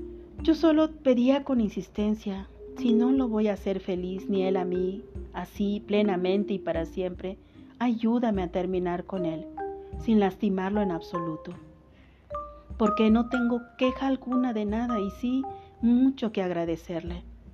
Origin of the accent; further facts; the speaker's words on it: Tonalá, Jalisco, Mexico; born there; Nací en Tonalá, Jalisco, México, 28 de mayo de 1942.